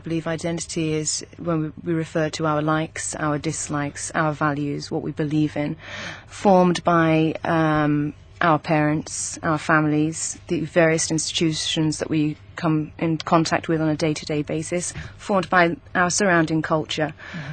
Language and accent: English; Żejtun, Malta; English is a second language; We speak about the north, we speak about the south, we speak about, you know, I'm from Sujiri, where El Montagni is said.